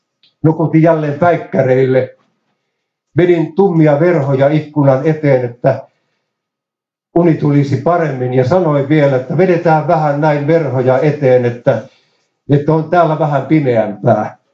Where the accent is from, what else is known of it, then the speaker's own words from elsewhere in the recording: Ylistaro, South Ostrobothnia, Finland; moved away as an adult; now in Turku, Finland; kun muutin aikanaan Turkuun 68 Etelä-Pohjanmaalta Ylistarosta